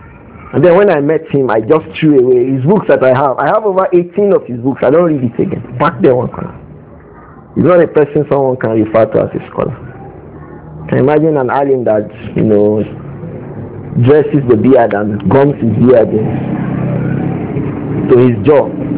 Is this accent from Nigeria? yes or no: yes; Nigeria; from Nigeria.